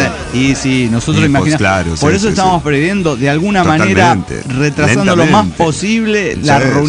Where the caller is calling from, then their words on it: Zacatecas, Mexico; de Zacatecas, México.